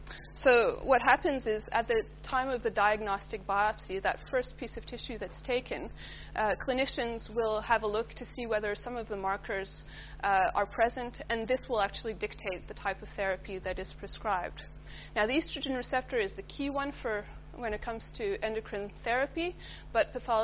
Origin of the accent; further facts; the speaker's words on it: Canada; now in Australia; You'll have noticed that I don't have an Australian accent. That's because I'm Canadian. I grew up there, and that's where I did my PhD.